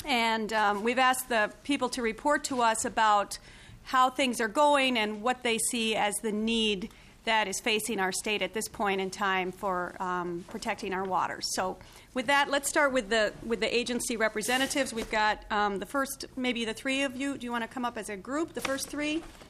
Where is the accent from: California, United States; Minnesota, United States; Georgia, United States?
Minnesota, United States; St. Paul; And I'm from St. Paul, and I've served in the Senate for 14 years.